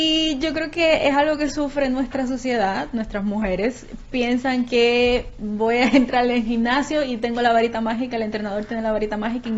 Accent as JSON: {"language": "Spanish", "country": "Dominican Republic", "said": "yo soy dominicana y yo soy caribeña"}